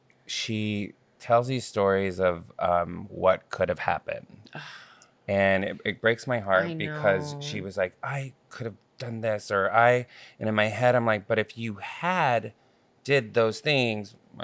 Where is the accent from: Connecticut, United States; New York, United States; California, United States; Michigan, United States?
California, United States; because I know in Central California where I'm from, there was lots of gangs